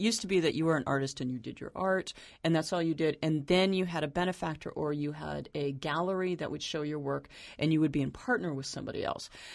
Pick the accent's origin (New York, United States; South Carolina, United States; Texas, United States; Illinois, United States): Texas, United States; accent: New Mexican; here comes my New Mexican accent, sort of kind of from Texas